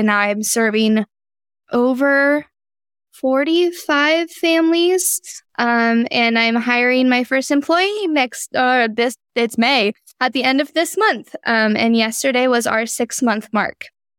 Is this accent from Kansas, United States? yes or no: yes; Hutchinson, Kansas, United States; I really wanted to be able to provide services in my hometown because there was nothing here.